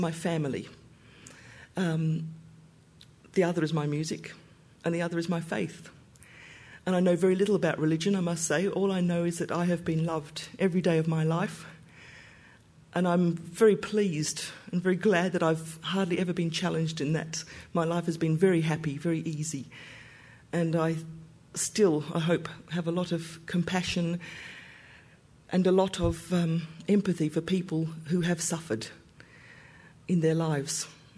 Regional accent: Perth, Western Australia, Australia; growing up in Perth, my father and mother were children of the war in England. No opportunities, and they left England to get opportunities for their three children, my two brothers

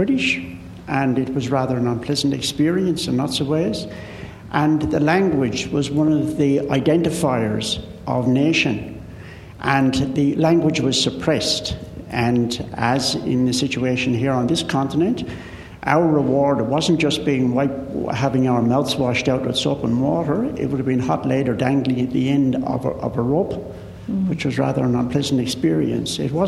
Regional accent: Ireland; You can understand from my accent, I come from Ireland originally

